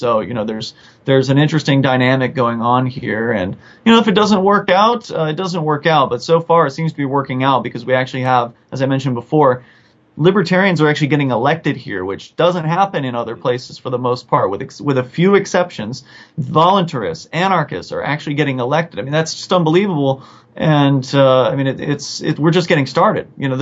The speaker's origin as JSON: {"language": "English", "town": "Sarasota", "region": "Florida", "country": "United States", "said": "I'm from Sarasota, Florida originally, there were maybe a dozen liberty activists there"}